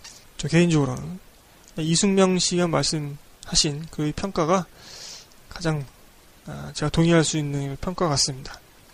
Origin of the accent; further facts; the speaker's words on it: South Korea; 한국인으로서는 이해하지 못하는 그런 요소들도 있었고